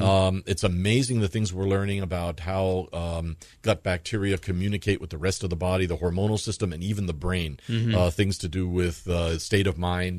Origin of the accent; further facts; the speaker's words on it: New York, United States; I come from New York, and that's the way. I've slowed down over time.